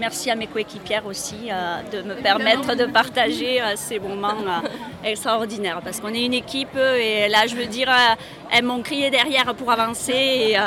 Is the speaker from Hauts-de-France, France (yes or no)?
no; Brive-la-Gaillarde, Nouvelle-Aquitaine, France; parce qu'on vient de Brive-la-Gaillarde.